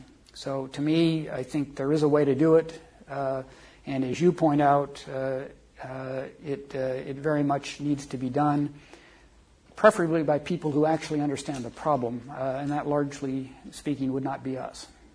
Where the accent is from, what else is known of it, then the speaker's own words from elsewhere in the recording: Spokane, Washington, United States; I'm from Spokane.